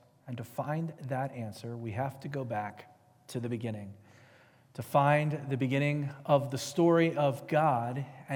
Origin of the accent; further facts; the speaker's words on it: Philadelphia, Pennsylvania, United States; I grew up in Philadelphia, right?